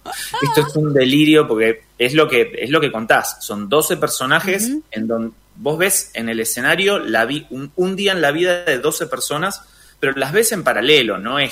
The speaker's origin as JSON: {"language": "Spanish", "town": "Rosario", "region": "Santa Fe", "country": "Argentina", "lives_now": "Buenos Aires, Argentina", "said": "yo soy de Rosario, soy del interior, me vine a Buenos Aires con un sueño chiquitito"}